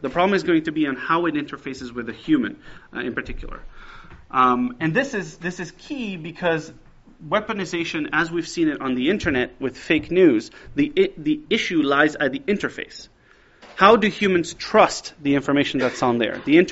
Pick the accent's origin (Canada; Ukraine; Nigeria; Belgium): Belgium; also born or lived in France; now in Boston, United States; Don't get fooled by my accent. I was born in France, grew up in Belgium. My mom's Spanish, my father's Italian, so I sound American, but I'm thoroughly European.